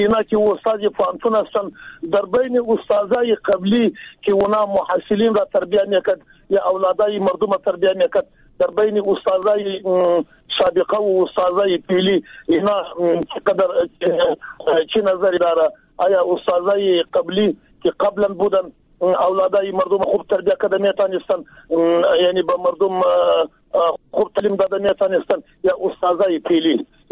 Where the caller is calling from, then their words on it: Jowzjan, Afghanistan; ما قریص پشتون هستم از جوزیان.